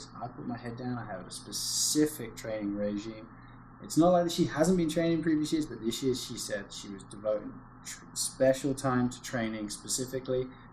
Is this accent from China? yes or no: no; England, United Kingdom; Should we just admit that being North American makes you stupid and me being English is just dumb?